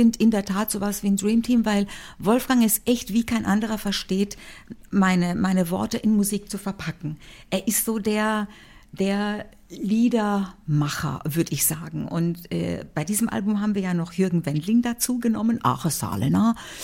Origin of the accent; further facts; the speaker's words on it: Sântana, Arad County, Romania; ich bin ja eine gebürtige Banater Schwäbin. Und da hat es in St. Anna, in dem Ort, in dem ich aufgewachsen bin, 3 Blaskapellen.